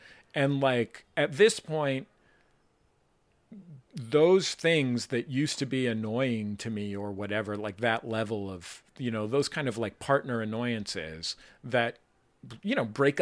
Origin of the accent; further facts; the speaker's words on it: San Francisco, California, United States; I grew up in San Francisco with parents who were bohemians or whatever.